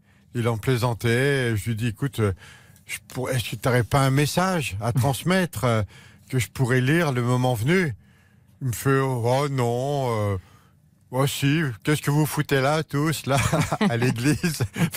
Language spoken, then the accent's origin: French; Paris, Île-de-France, France; moi je suis un Parisien pur jus, un petit parigot de Montmartre